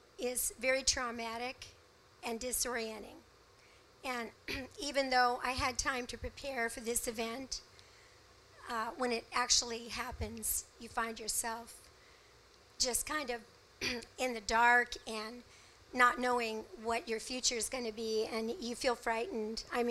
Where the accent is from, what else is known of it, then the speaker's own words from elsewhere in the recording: California, United States; also born or lived in Texas; I moved back here to California from Texas. And I was born and raised here, so I came back home.